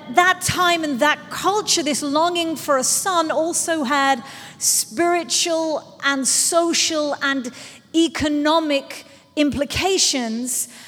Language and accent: English; Birmingham, West Midlands, United Kingdom; And often when I say we're from Birmingham, people are like, from America, where are you from? And then I'm like, Birmingham.